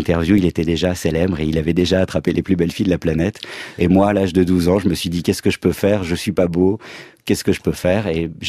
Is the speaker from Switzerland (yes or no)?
no; Nancy, Grand Est, France; je viens de Nancy, ville pluvieuse de l'est de la France